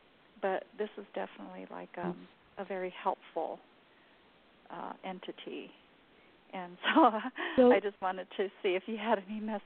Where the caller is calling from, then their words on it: Southwest, United States; I'm in the southwest area of the United States.